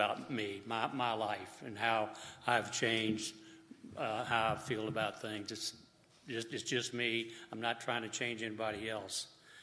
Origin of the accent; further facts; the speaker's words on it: Norfolk, Virginia, United States; born there; I was born in Norfolk, Virginia, and it was during segregation.